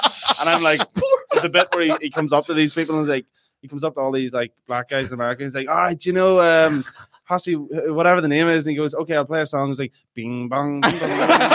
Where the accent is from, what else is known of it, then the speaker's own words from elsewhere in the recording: Belfast, Northern Ireland, United Kingdom; born there; Yeah, I was born in Belfast.